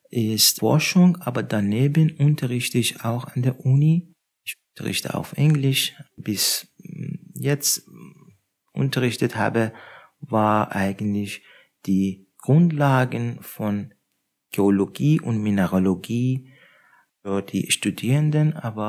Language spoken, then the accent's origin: German; Iran; ich komme aus dem Iran.